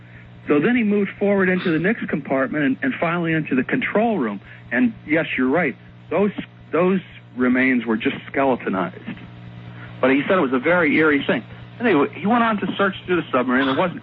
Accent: Tampa Bay, Florida, United States; as I grew up in Tampa Bay, one reoccurring story which always interested me was the story of the sunken German U-boat that was supposed to be sunk off Tampa Bay.

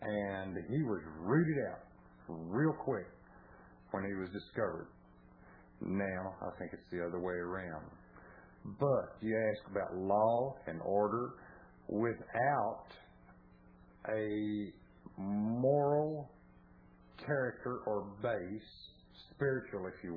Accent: Dallas, Texas, United States; I was born and raised working on Dallas Police Department vehicles and equipment.

